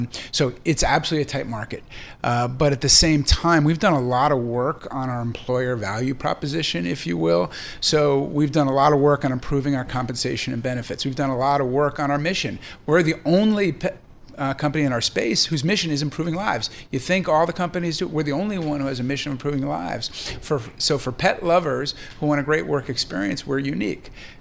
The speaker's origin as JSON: {"language": "English", "region": "New York", "country": "United States", "said": "sadly, as a New Yorker, was when New York shut down."}